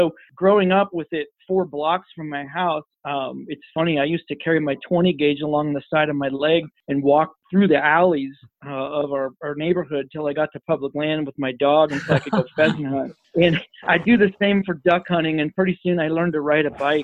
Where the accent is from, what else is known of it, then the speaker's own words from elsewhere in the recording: Oregon, United States; Well, since I'm a lot older than you guys, I grew up in Eastern Oregon.